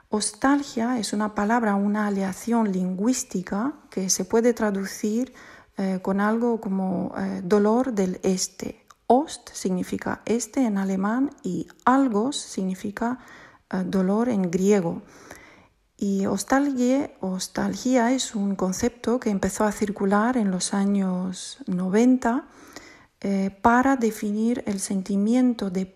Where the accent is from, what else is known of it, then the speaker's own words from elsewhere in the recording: Romania; me veo proyectada años atrás en mi niñez en Rumanía. Nosotros vivíamos en un pueblo, en un entorno bastante rural